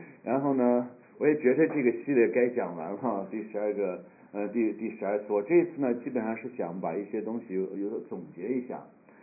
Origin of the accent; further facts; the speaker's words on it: China; 大家一想到灵魂呢，我们就是灵魂，我们中国人都知道是什么意思，对吧？